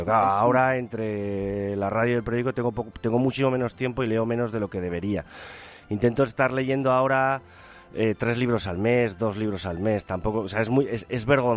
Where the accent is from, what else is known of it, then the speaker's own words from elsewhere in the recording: Spain; así que me felicito y nos felicitamos como españoles de que esto siga siendo así entre nosotros